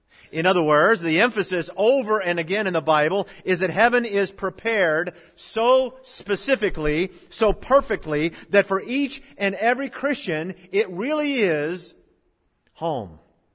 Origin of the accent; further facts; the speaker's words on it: Norfolk, Virginia, United States; born there; also born or lived in Wichita Falls; I was born in Norfolk, Virginia, and there my home was actually a trailer, a mobile home, which was my grandmother's at the time. When we then moved from there to Wichita Falls, Texas, we lived in a duplex apartment.